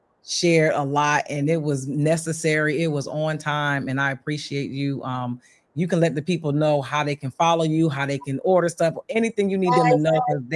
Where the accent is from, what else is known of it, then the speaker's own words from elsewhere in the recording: Bristol, Pennsylvania, United States; And huge shout out to my hometown, Bristol, Pennsylvania.